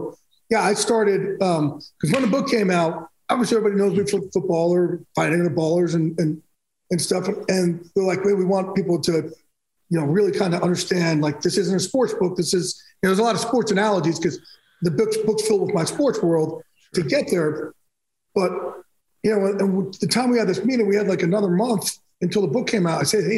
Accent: New Jersey, United States; I'm from Jersey Shore, so there's a lot of that going on.

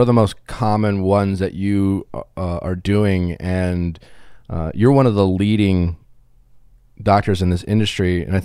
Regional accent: Wisconsin, United States; now in Los Angeles, United States; Since living in LA, it's something I've became a lot more aware of. I'm from Wisconsin. We don't talk about plastic surgery as much over there.

